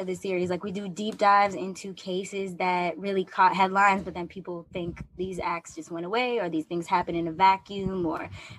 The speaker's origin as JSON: {"language": "English", "town": "Boston", "region": "Massachusetts", "country": "United States", "moved": "as an adult", "lives_now": "New York, United States", "said": "Yeah, well, I'm originally from Boston, but I moved out to New York for college and I stayed for most of the time."}